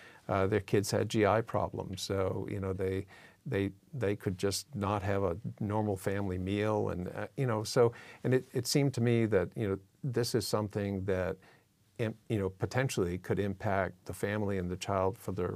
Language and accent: English; Massachusetts, United States; born there; I was born in Massachusetts, and we have a little house out on Cape Cod. It might sound crazy that we live in California